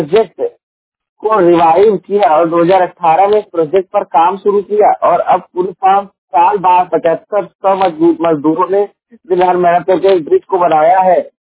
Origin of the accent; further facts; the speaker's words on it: Jaunpur, Uttar Pradesh, India; और मैं उत्तर प्रदेश के जौनपुर जिले का निवासी हूँ।